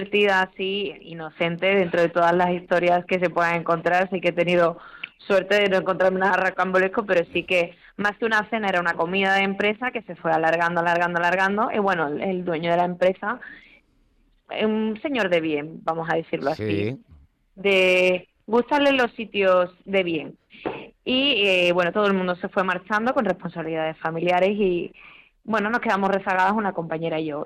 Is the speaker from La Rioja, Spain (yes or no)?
no; Seville, Andalusia, Spain; now in Madrid, Spain; disfrutando del sur de mi tierra, porque yo soy de Sevilla, pero vivo en Madrid y trabajo en Madrid.